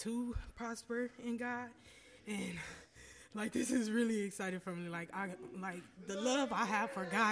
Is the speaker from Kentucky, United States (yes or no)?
no; Cleveland, Ohio, United States; I'm from Cleveland, Ohio. And it's a spiritual journey for me here.